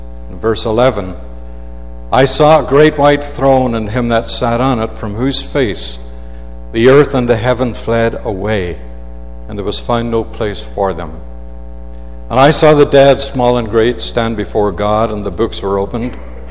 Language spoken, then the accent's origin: English; Newtownards, Northern Ireland, United Kingdom; I described a little house that I was brought up in Newtonards. It was 2 bedrooms, 1 on the main floor.